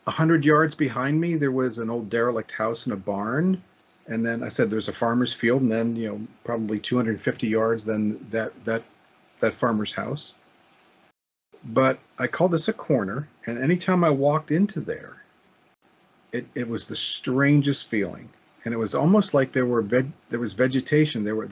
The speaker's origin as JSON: {"language": "English", "region": "Pennsylvania", "country": "United States", "tie": "born or raised there", "said": "the area where I grew up in Center County, there was so much growth of houses up this large hill."}